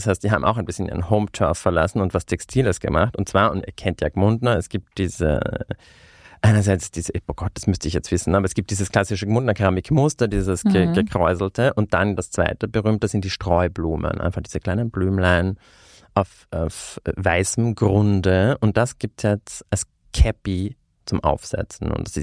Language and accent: German; Carinthia, Austria; weil ich bin ja aus Kärnten